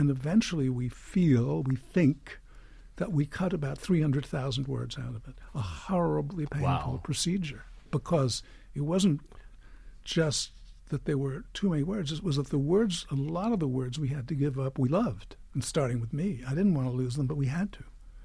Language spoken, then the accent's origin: English; New York City, New York, United States; born there; although I'm a New Yorker by birth